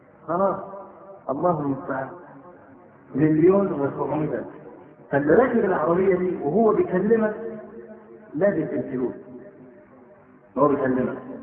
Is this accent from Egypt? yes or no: yes; Egypt; واحنا عندنا في مصر بدعة قبيحة